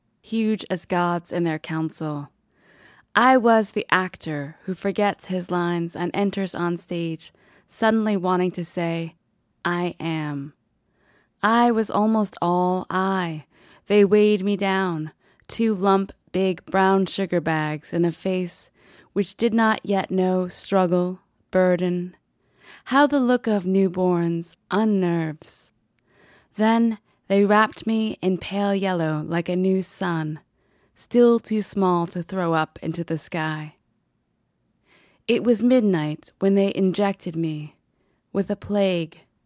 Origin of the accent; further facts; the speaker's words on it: New Delhi, Delhi, India; born there; there's a moment where I was born in New Delhi, India, and so I actually got a smallpox shot when I was born